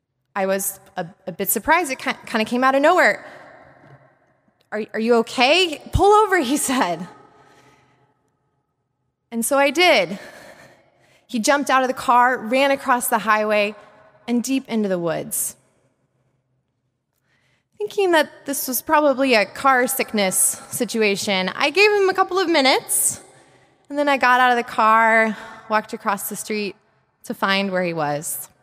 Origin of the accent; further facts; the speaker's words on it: Portland, Oregon, United States; to visit me with my family in Portland, Oregon, where I grew up. Eager to show him the beauty of my home state